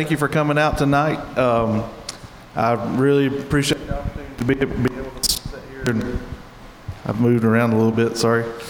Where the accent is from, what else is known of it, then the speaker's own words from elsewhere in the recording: Bakersville, North Carolina, United States; now in Spruce Pine, United States; I grew up in Mitchell County. I'm 46 years old, lifelong resident.